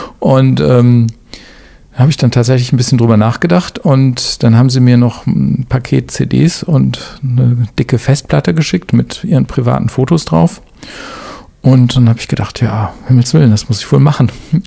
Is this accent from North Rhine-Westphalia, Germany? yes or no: yes; Iserlohn, North Rhine-Westphalia, Germany; Ich bin in Iserlohn im Sauerland aufgewachsen